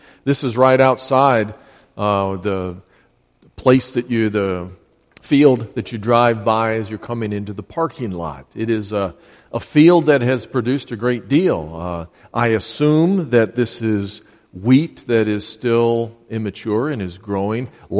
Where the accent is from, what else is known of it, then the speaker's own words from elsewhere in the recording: Chicago, Illinois, United States; Now, I'm from Chicago, and I never planted a field.